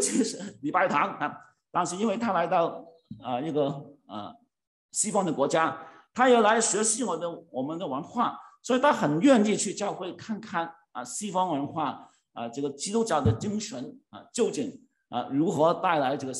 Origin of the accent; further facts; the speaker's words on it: Hong Kong; now in Canada; 我们从香港来的时候、生活不容易 我们不容易、我们来的不因为生活因为那个时候香港 还未经济、发展呢所以我们离开的时候、香港就生活不容易所以父母带我们 来加拿大、